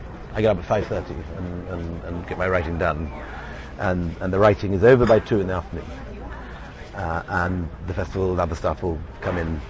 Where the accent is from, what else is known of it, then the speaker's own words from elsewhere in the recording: Edinburgh, Scotland, United Kingdom; I'm from Edinburgh, why am I not in this list?